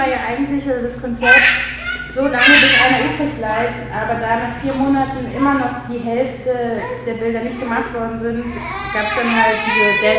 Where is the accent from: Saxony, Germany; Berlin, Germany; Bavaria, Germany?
Saxony, Germany; Leipzig; ich komme aus Leipzig und bin da auch oft und lange